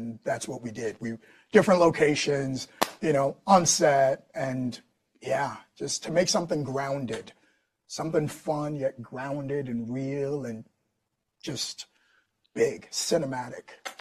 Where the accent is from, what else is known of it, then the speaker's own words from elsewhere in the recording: New York City, New York, United States; working and growing up in New York City and studying, you know, acting and whatnot.